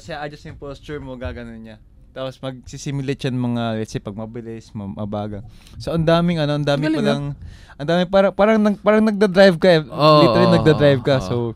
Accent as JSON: {"language": "Tagalog", "town": "Cagayan de Oro", "region": "Northern Mindanao", "country": "Philippines", "said": "nung last vacation, umuwi ako sa CDO"}